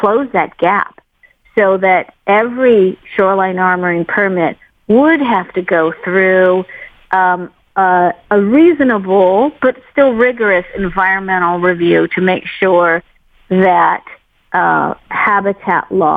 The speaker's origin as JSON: {"language": "English", "region": "Midwest", "country": "United States", "tie": "born or raised there", "said": "and I grew up in the Midwest"}